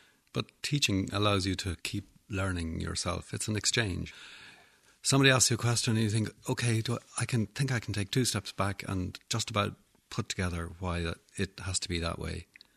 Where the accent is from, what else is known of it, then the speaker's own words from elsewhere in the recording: Tralee, County Kerry, Ireland; born there; also born or lived in Drumshanbo / Macroom / Cobh / Cooley; I was born in Tralee and then we lived in Drumshambo in Leitrim and then we lived in Macroom in Cork and then we lived in Cove and then we lived in Cooley and, you know, we moved up and down the country when I was small, very small.